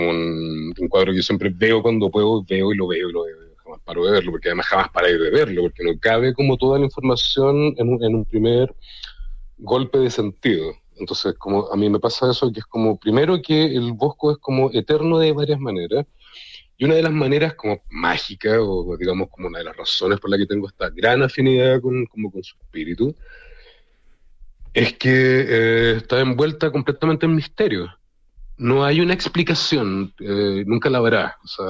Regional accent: Chile; soy artista de Chile

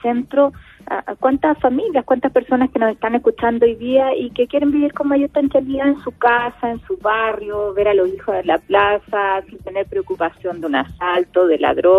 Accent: Magallanes, Chile; tú sabes que yo soy de Magallanes, regionalista

